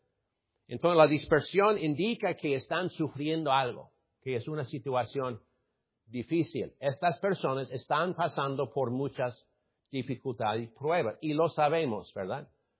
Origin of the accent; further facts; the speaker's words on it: United States; Spanish is a second language; he notado que ha sido para mí, como gringo, una puerta bien abierta